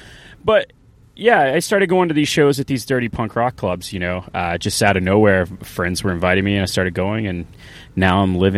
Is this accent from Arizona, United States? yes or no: no; Nashville, Tennessee, United States; especially growing up in Nashville, being born there. I was born in a hospital called Westside Women's Hospital, which is now called Centennial Hospital in Nashville in 1988. So I've lived there my entire life.